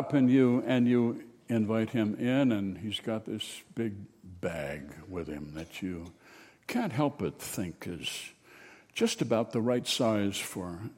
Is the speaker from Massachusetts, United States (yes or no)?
no; Minnesota, United States; Well, we're from Minnesota. We don't look to North Dakota for revelation, as a rule.